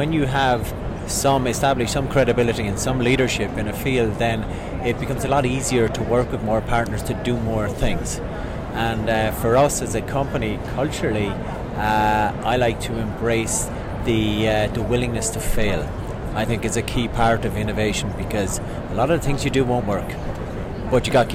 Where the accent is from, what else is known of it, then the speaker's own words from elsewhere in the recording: Texas, United States; accent: Texan; And I'm based out of Austin, Texas. Can you not tell from my accent?